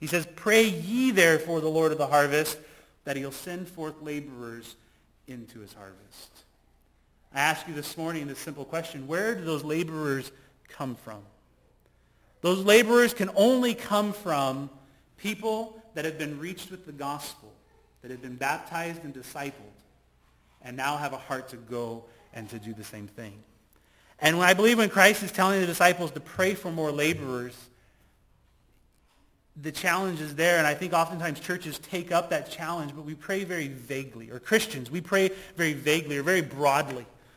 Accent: Colorado, United States; My family was reached through a church in Colorado. I was born and raised in Colorado. I'm the youngest of seven kids.

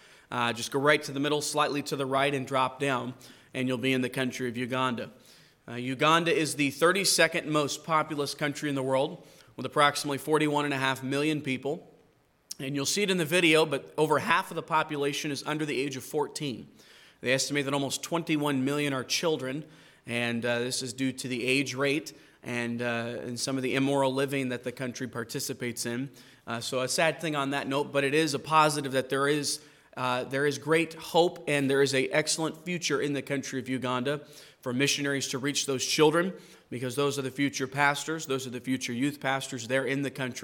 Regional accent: Burnaby, British Columbia, Canada; I am originally from Burnaby, British Columbia, just closer there to the United States border there in the Lower Mainland.

